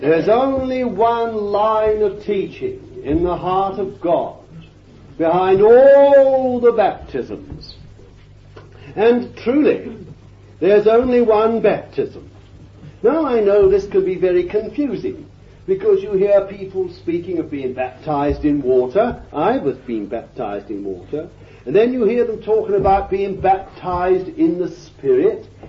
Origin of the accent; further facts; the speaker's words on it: London, United Kingdom; born there; I am not an Englishman. I was born in London. An Englishman of the Englishmen, I should think. But I'm not an Englishman anymore.